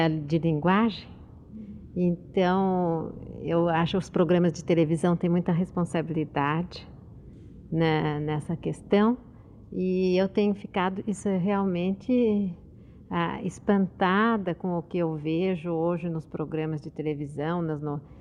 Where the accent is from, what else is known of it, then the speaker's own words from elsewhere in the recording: São Paulo, Brazil; born there; Bom, eu naturalmente nasci aqui em São Paulo, gosto de São Paulo